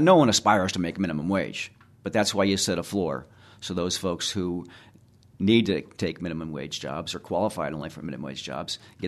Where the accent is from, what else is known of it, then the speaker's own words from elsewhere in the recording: Red Oak, Iowa, United States; growing up in Red Oak Public Schools, my teachers didn't face, when we always expected to be Iowa, to be the best in education.